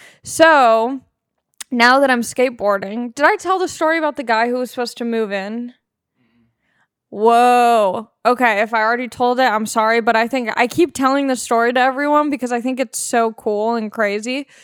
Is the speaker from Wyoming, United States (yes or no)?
no; Long Beach, California, United States; I'm from Long Beach, California. So you're like born on a longboard out there, you know?